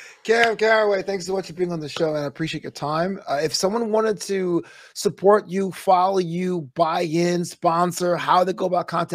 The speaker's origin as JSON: {"language": "English", "region": "New York", "country": "United States", "said": "I was from New York."}